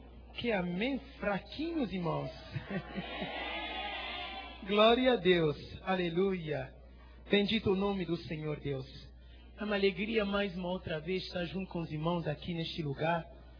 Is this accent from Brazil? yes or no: no; Côte d’Ivoire; Portuguese is a second language; sou da Costa do Marfim. É um país que fica na costa oeste da África. E a língua falada ali é o francês.